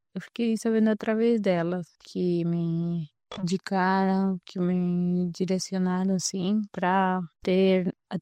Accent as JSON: {"language": "Portuguese", "country": "Paraguay", "lives_now": "Brazil", "said": "Minha experiência como paraguaia acho que não influencia muito da forma como fui recebida aqui no Brasil."}